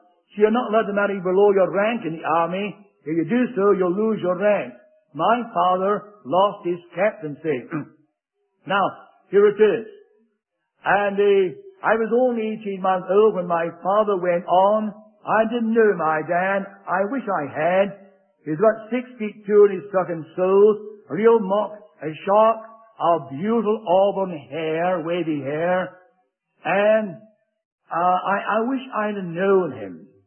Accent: Stafford, West Midlands, United Kingdom; born there; I was born in Stafford, down in the Midlands of England. I couldn't help that, really. But I was born in Stafford. My mum and dad were both Scottish. My mother came from the Highlands. My father came from the Lowlands.

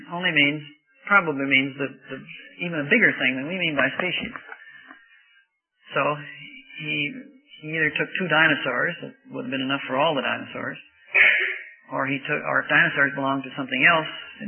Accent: Missouri, United States; I grew up near St. Louis. Now, St. Louis is the home of Budweiser beer.

